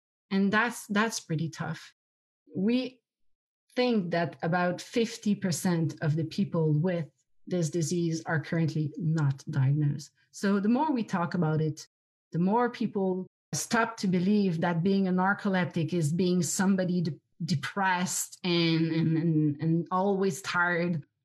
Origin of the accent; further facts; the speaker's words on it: Quebec, Canada; first language French; English is a second language; I didn't say at the beginning of my presentation, but English is not my first language. I'm a French frog, as we say in Quebec.